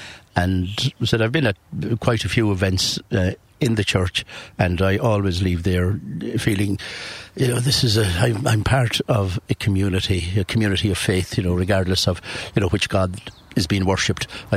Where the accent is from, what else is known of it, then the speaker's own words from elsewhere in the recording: Castlebar, Connacht, Ireland; I grew up in Castlebar in the 50s, 60s.